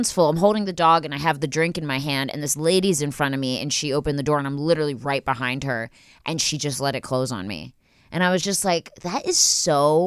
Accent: Philadelphia, Pennsylvania, United States; I mean, I love you, Philly. I mean, I'm from Philly, so I love you

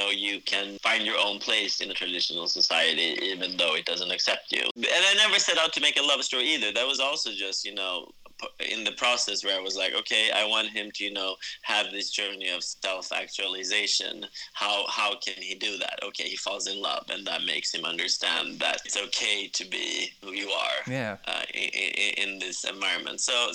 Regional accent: Sweden; Maybe because I'm from Sweden. I was born and raised in Sweden.

